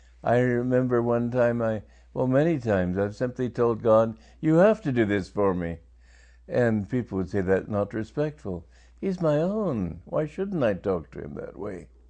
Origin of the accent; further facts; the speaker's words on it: England, United Kingdom; also born or lived in Europe; that time because I'd grown up and brought up in Europe and in England. And I guess he decided that my accent was an insult to the American flag.